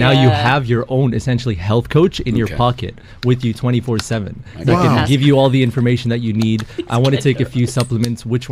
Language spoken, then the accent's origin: English; Lebanon; I know I'm from Lebanon as well.